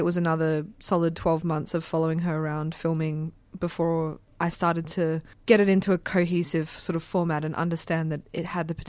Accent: Brisbane, Queensland, Australia; I grew up in Brisbane, and very early in my film career, came across a group of friends in Brizzy that were interested in graffiti.

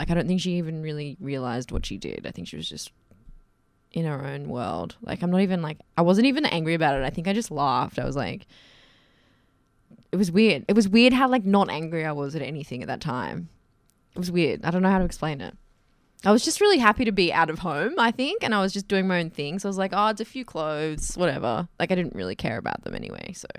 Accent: Queensland, Australia; Then I moved straight out of home as soon as I turned 18. I moved to Brisbane. I grew up on the Sunshine Coast.

